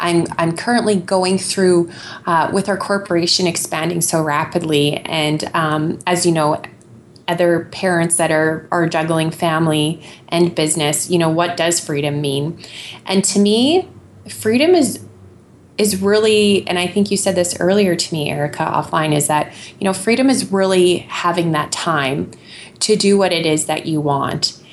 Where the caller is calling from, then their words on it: Saskatoon, Saskatchewan, Canada; I'm calling from Saskatoon, Saskatchewan, which is in Canada.